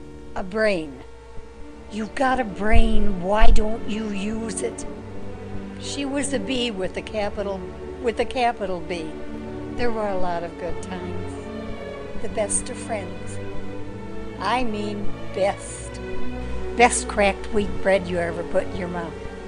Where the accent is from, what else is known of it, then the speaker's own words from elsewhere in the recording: Erie, Pennsylvania, United States; born there; I was born on September 28, 1920, in Erie, Pennsylvania.